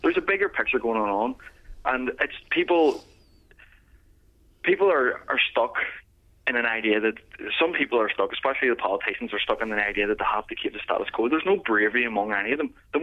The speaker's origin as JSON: {"language": "English", "country": "Ireland", "said": "I'm Irish. I see myself as Irish, but I don't hate people because they're not. It's just my culture."}